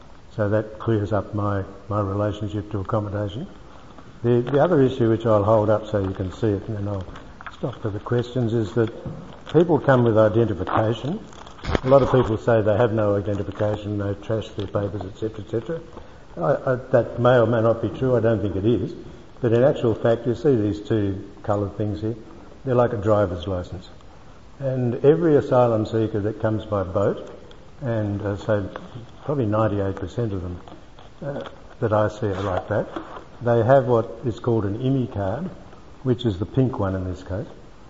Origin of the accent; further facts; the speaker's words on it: Bangalore, Karnataka, India; born there; moved away; I was born in India. I was born in Bangalore. And I came out from India